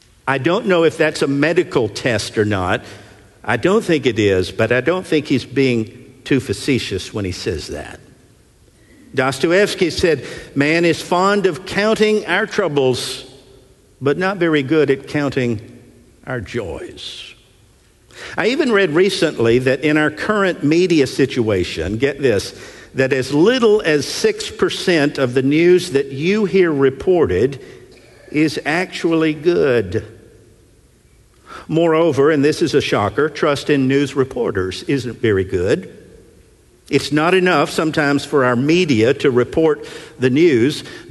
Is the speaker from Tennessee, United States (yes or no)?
yes; Nashville, Tennessee, United States; When I was a teenager growing up in Nashville, and out of curiosity, how many native Nashvillians are there in the house?